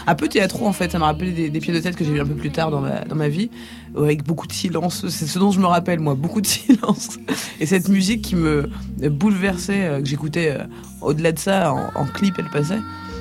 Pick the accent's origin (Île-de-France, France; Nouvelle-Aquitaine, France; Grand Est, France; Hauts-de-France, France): Île-de-France, France; Clichy; also born or lived in Sarthe / Picardy; Je suis né à Clichy. Je suis né à Clichy dans le 92. Pas très loin de Paris, du coup. Et j'ai fait pratiquement toute ma vie en France, que ce soit en région parisienne ou beaucoup à la campagne aussi, dans la Sarthe, en Picardie.